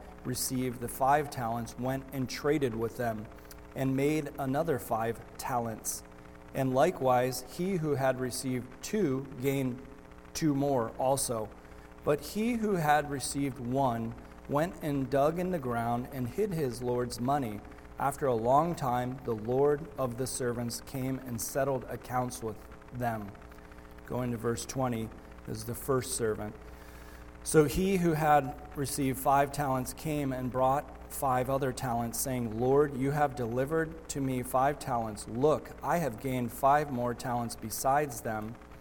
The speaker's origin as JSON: {"language": "English", "region": "Mid-Atlantic", "country": "United States", "said": "Transplants to Missouri. We're from the Mid-Atlantic, West Virginia, Maryland kind of area."}